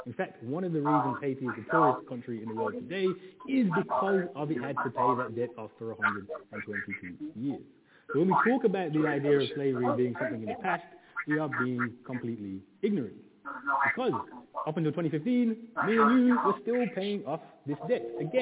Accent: Birmingham, West Midlands, United Kingdom; Even places like, I'm from Birmingham.

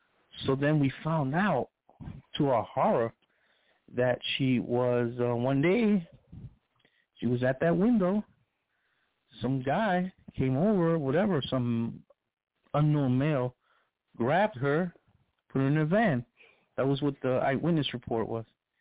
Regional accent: Brooklyn, New York, United States; Well, you know, I was raised in Brooklyn, New York, East New York.

